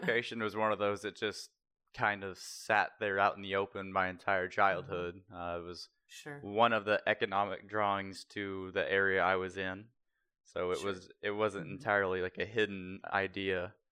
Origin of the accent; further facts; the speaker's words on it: Indiana, United States; which happened to be about 35 minutes outside of where my hometown was.